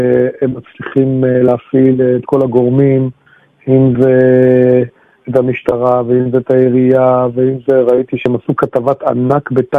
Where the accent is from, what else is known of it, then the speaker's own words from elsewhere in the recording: Tel Aviv, Tel Aviv District, Israel; זו אוכלוסייה שאני היום לא גר שם, אבל גדלתי שם